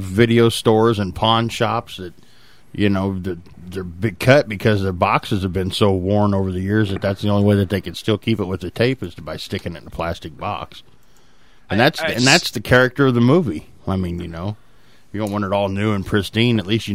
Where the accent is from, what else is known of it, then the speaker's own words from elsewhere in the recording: St. Joseph, Missouri, United States; when I was growing up in St. Joe, you know, for the size of the town that we lived in, we had a ton of video stores.